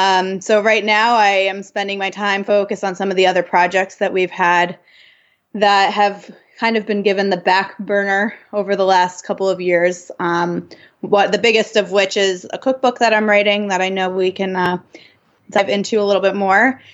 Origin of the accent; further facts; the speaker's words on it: Wayne, New Jersey, United States; I was born and raised in New Jersey. I currently live in Morris County with my husband, but I grew up in Wayne going out to eat in Montclair.